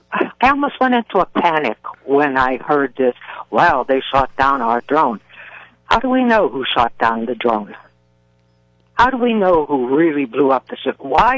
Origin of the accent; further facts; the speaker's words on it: Butler, Pennsylvania, United States; now in Natrona Heights, United States; in Butler anymore. I haven't for the last 61 years. I live in Natrona Heights. Mm. But I listen to my hometown station.